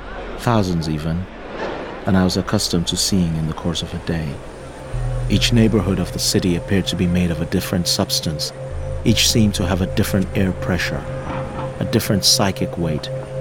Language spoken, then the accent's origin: English; United States; I'm American, and America is in crisis at the moment.